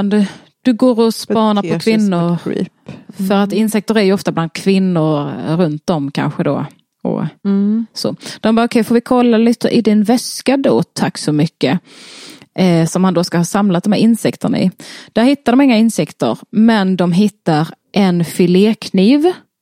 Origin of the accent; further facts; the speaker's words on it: Skåne, Sweden; det känns som att jag överger min bakgrund annars. Min skånska